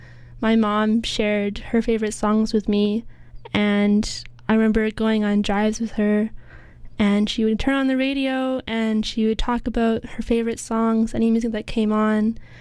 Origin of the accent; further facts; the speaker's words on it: Vancouver, British Columbia, Canada; Even though I did grow up here, I grew up in East